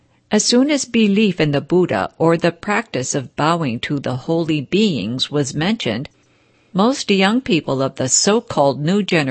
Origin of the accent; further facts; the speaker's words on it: Hong Kong; Since I grew up in Hong Kong, which was predominantly Catholic, and what is more, since I attended parochial schools in my childhood